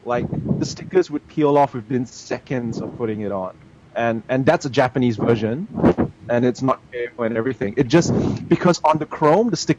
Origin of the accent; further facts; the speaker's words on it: Singapore; now in Australia; Okay, so although I'm living in Australia, I was originally from Singapore